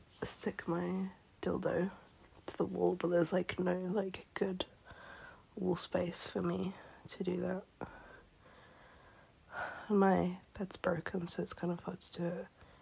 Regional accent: England, United Kingdom; I've gotten a lot of Australian. I'm British. I live in England.

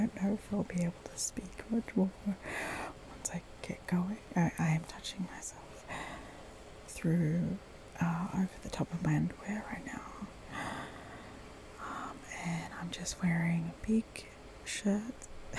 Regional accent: Australia; Even though I am not American, I'm Australian.

